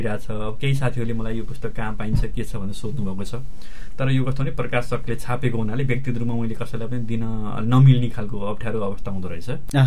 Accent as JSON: {"language": "Nepali", "town": "Phalewas", "region": "Gandaki Province", "country": "Nepal", "tie": "born or raised there", "also_born_or_lived": "Shillong, India", "said": "3-4 वर्षकोमा म चाहिँ नेपाल आएँ। मेरो खास पहाड ओरिजिनल घर चाहिँ पर्वत जिल्लाको कुर्गा फलेवास नगरपालिका हो अहिलेको।"}